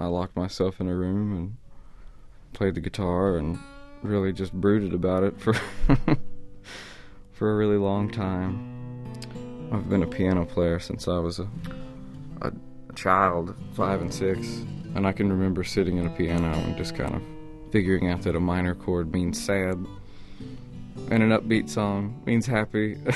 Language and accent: English; Okemah, Oklahoma, United States; I actually live in kind of an outskirt of Okemah, a little town called Bearden. But I went to school in Okemah